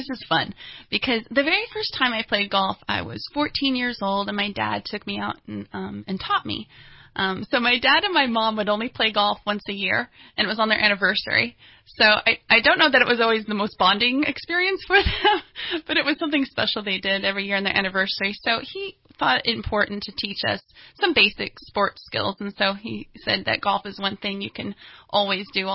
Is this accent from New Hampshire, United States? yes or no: no; Schererville, Indiana, United States; Well, I was born and raised in Indiana, a little town called Schererville. And but we were about an hour outside of Chicago, Illinois.